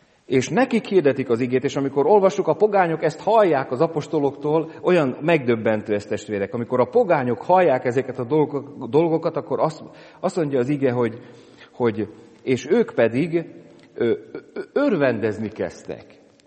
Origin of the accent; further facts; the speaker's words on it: Hungary; csak mi magyarok vagyunk